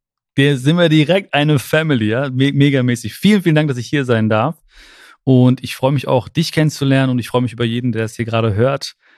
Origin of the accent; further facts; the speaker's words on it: Germany; born there; Also, ich bin ja die erste Generation, die hier in Deutschland geboren ist. Meine Eltern kommen aus Indien, aus Kerala, aus dem südindischen Kerala. Und meine Mama kam mit 17 Jahren hier rüber. Da gab's, also ich bin hier gerade im Ruhrgebiet in Hagen.